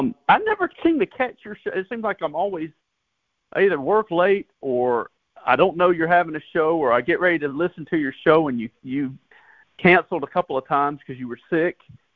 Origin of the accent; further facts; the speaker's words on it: Georgia, United States; from Georgia.